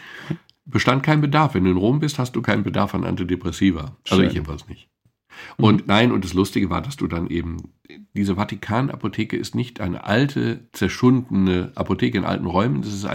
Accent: Switzerland; Ich bin Schweizer, ich kann das beurteilen.

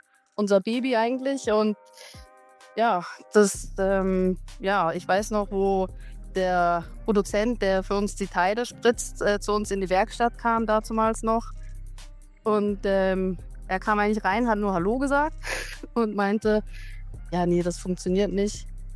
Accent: Germany; now in Switzerland; komme ich ja ursprünglich aus Deutschland, bin aber schon sehr lange in der Schweiz

